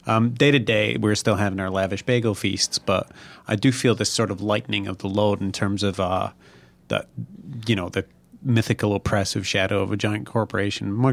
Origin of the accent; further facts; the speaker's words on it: Scotland, United Kingdom; Yeah, I try and save money where we can, but that's because I'm Scottish